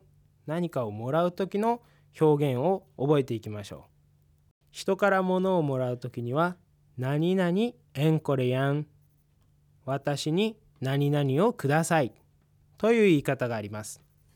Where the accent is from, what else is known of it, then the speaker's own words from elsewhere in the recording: Shizunai, Hokkaido, Japan; これは僕の地元静内、生まれ育った場所で。